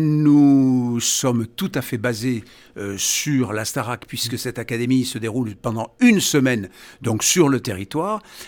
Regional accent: Saint-Gaudens, Occitanie, France; moi j'ai grandi, je suis né à Saint-Gaudens et j'ai vécu à la Barthe-Rivière.

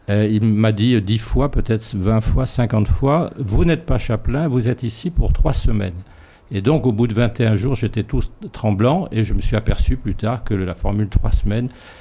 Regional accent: Pau, Nouvelle-Aquitaine, France; born there; Je suis né à Pau, effectivement, 39 km de Lourdes.

